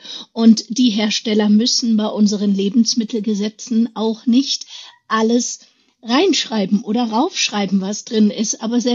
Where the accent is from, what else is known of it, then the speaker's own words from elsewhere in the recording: East Germany, Germany; ich bin in der DDR aufgewachsen.